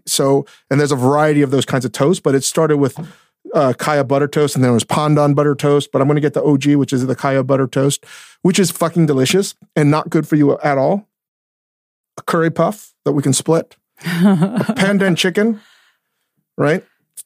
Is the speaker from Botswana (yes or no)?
no; Malaysia; I think if it's brunch, and particularly being Malaysian, you can't do this without getting some kind of tea.